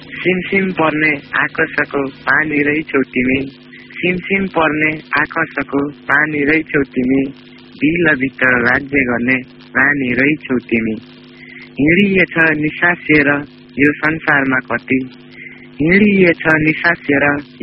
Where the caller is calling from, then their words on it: Saljandi, Lumbini Province, Nepal; सालजन्डीबाट